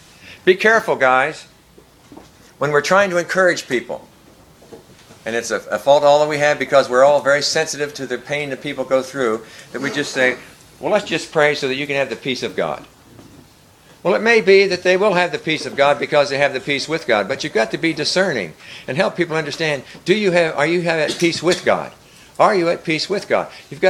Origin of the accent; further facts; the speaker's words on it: United States; born there; I was born in the United States.